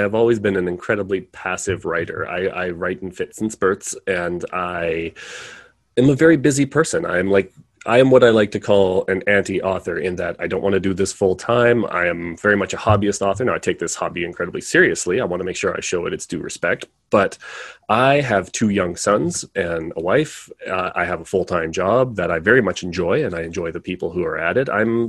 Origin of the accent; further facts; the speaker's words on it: Canada; Being a Canadian, we only have sweet tea.